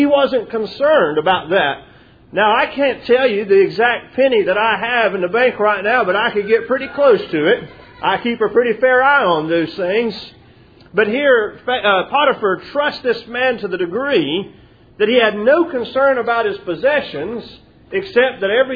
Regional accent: Texas, United States; and that's the last time I'll say it that way because I'm from Texas.

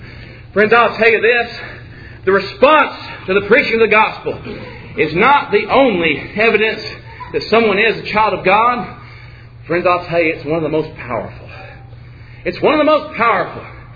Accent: Texas, United States; now in Georgia, United States; I came from Texas where folks aren't so nice. You Georgians are very sweet.

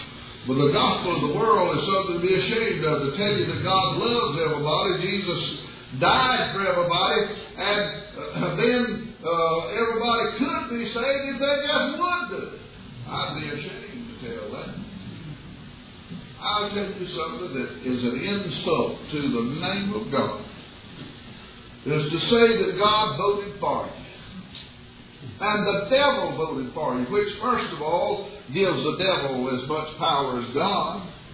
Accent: Georgia, United States; I grew up in Middle Georgia, there where my dad lives now, as a little barefoot boy.

